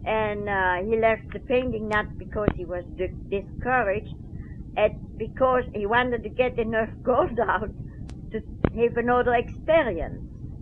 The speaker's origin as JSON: {"language": "English", "town": "Colmar", "region": "Grand Est", "country": "France", "tie": "born or raised there", "said": "when I got to Colmar, where's my hometown"}